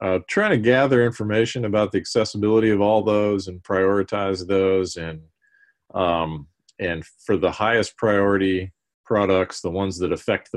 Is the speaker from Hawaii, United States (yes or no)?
no; Indiana, United States; also born or lived in Kansas; So I grew up in Indiana and went to Purdue.